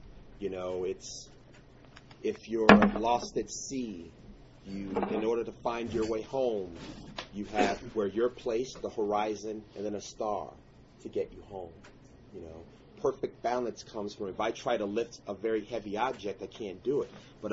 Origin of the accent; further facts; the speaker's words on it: United States; I come from America where, you know, extreme right-wing people, they think that health care is a right and not instead of a privilege.